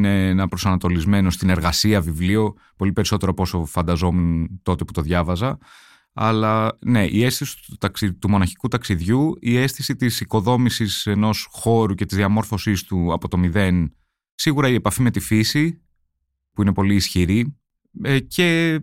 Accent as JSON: {"language": "Greek", "town": "Athens", "region": "Attica", "country": "Greece", "tie": "born or raised there", "said": "Ναι, μεγάλωσα στην Αθήνα, σε ένα προάστιο της Αθήνας."}